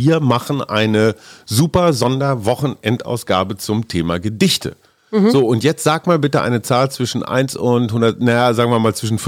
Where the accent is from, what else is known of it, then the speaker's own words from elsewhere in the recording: Münster, North Rhine-Westphalia, Germany; Ja, in meiner Heimatstadt Münster.